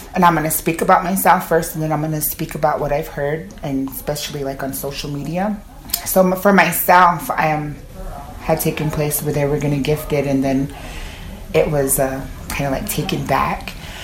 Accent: Wind River Reservation, Wyoming, United States; I am from the Wind River Reservation.

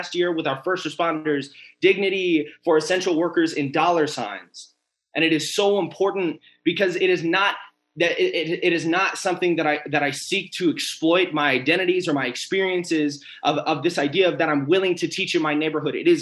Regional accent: Denver, Colorado, United States; I'm from North Denver, which means that on the north side of Denver

